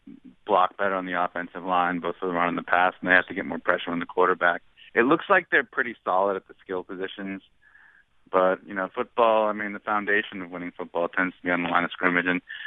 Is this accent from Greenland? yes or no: no; New England, United States; I grew up in New England.